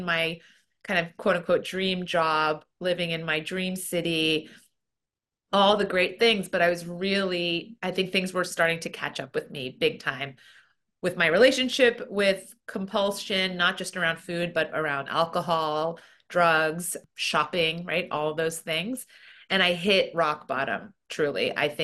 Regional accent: New Jersey, United States; born there; I was born in New Jersey, and my dad was American, kind of Eastern European descent, and my mom's Korean. And but I grew up a very much Western lifestyle

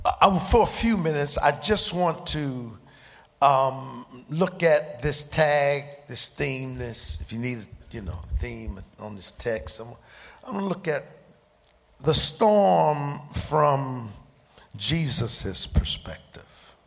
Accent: Philadelphia, Pennsylvania, United States; because I'm from Raymond Rosen Projects in North Philadelphia, I'm from the projects

